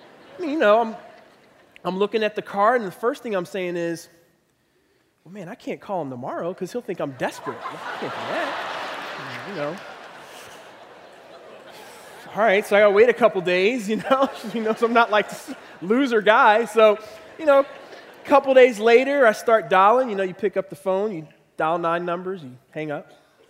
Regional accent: Philadelphia, Pennsylvania, United States; now in Cincinnati, United States; I learned about this when I moved to Cincinnati from Philadelphia. In Philly, have a lot of family there

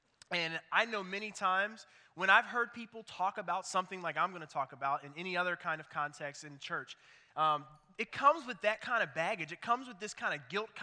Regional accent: Philadelphia, Pennsylvania, United States; now in Cincinnati, United States; Actually, it brought me back to an interesting memory I have from growing up in Philadelphia. I grew up in that city, and it's like Cincinnati in this way.

